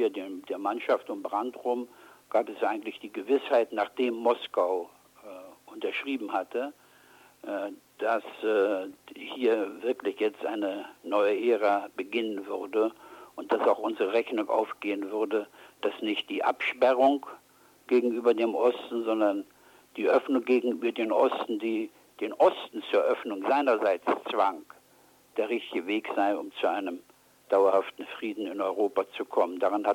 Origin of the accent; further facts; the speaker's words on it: Gdansk, Pomeranian Voivodeship, Poland; moved away; Ich bin selbst aus Danzig, ich weiß also, welche Gefühle dort jemanden, der von dort vertrieben worden ist, bewegen.